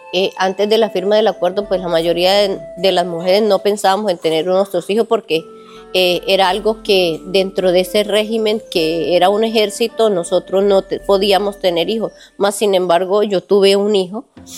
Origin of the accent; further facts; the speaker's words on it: Colombia; como somos todos los colombianos.